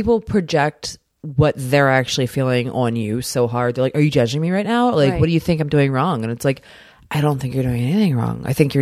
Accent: Maryland, United States; Like I'm from Maryland, move please.

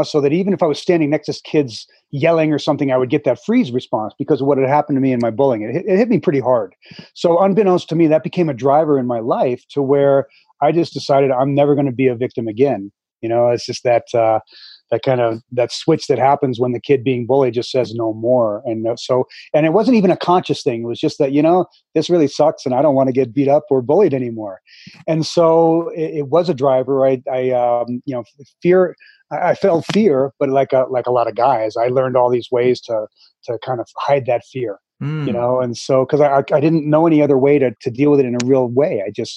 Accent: Connecticut, United States; I grew up in Connecticut, small town in Connecticut

